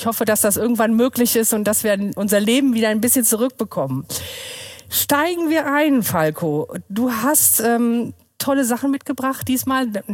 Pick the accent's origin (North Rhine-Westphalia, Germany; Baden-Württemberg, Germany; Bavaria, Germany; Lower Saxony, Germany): North Rhine-Westphalia, Germany; Rheine; Rheine ist für mich mein Lebensmittelpunkt, mein Wohlfühlort, meine Heimatstadt, mein Arbeitsort.